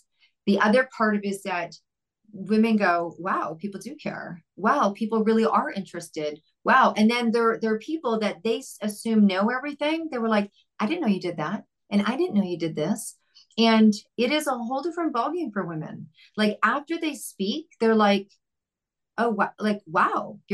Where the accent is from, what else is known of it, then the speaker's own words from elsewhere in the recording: Vancouver, British Columbia, Canada; I'm from Vancouver, Canada